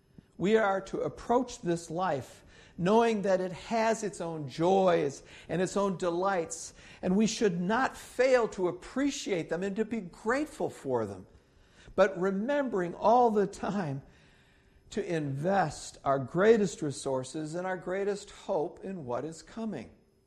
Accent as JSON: {"language": "English", "region": "New York", "country": "United States", "tie": "born or raised there", "said": "where I grew up in New York State, there was something called a Regents exam"}